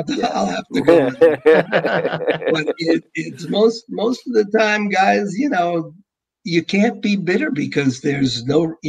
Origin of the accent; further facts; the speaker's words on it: New York, United States; That is, because I'm from New York.